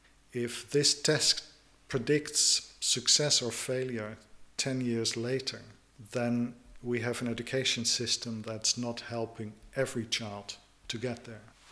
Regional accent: Netherlands; moved away as an adult; now in England; This comes out of an experience I had when I moved from the Netherlands to England about 20 years ago.

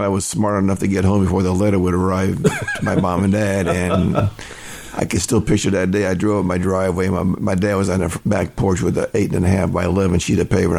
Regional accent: Chicago, Illinois, United States; also born or lived in Lincoln, United States / Indianapolis, United States; I'm originally from Chicago, and my dad worked for Western Electric. And we traveled a lot because of the plant closing, opening. And I lived in Lincoln, Nebraska. I lived in Chicago, moved to Indianapolis.

